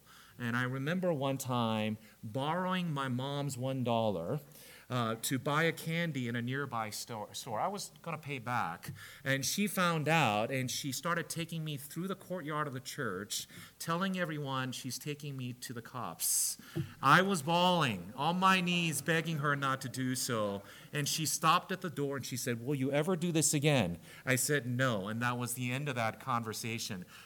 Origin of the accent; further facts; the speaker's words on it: South Korea; when I was growing up in Korea